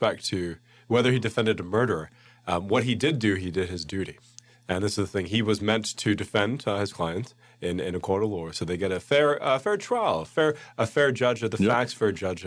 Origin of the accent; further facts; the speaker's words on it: Bedford, East of England, United Kingdom; born there; I was born in England, born in Bedford.